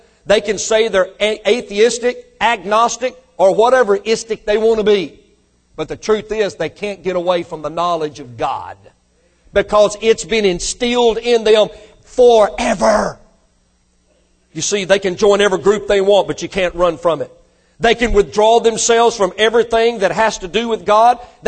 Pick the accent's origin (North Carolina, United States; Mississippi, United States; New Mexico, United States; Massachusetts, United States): Mississippi, United States; hey, when we was raised in Mississippi, people in North Mississippi, we considered them Yankees.